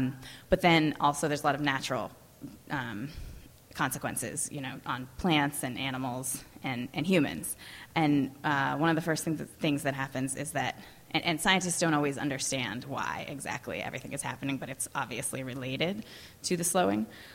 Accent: California, United States; So I think growing up in California was just kind of a major important key to writing this particular novel for me, even though now I live in New York, so I've been away for a while.

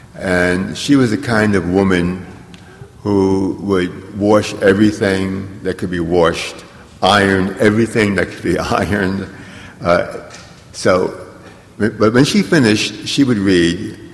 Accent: Harlem, New York, United States; growing up in Harlem, I liked two things. I liked basketball, and I liked reading.

